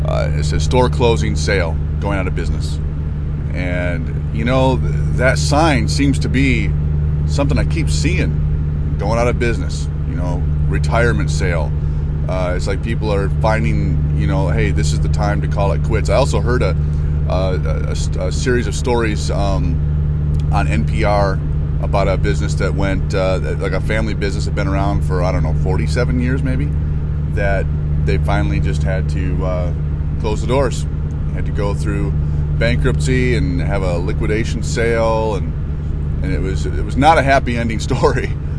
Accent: Michigan, United States; I guess I'm a little bit down on my home state right now.

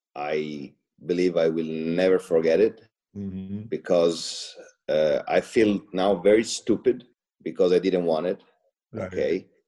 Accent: Italy; I was born and raised in Italy. My dad was the son of an Italian diplomatic that married a Kentucky woman.

